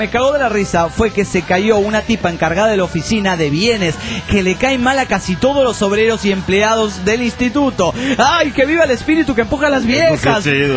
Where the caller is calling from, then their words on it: Gainesville, Georgia, United States; de Gainesville, Georgia, Estados Unidos, Norteamérica.